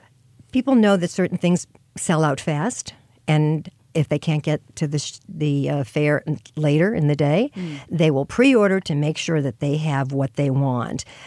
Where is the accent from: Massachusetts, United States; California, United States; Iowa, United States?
Massachusetts, United States; Boston; And this is made with ground beef, and I grew up with that in Boston.